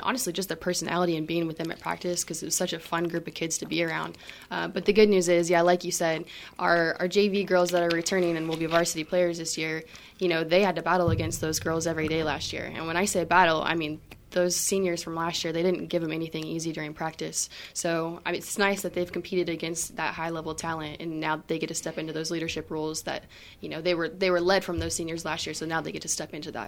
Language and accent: English; Belle Plaine, Kansas, United States; now in Emporia, United States; I grew up in Belle Plaine, Kansas. Went to school at ESU, so I was kind of familiar with the area and with the community.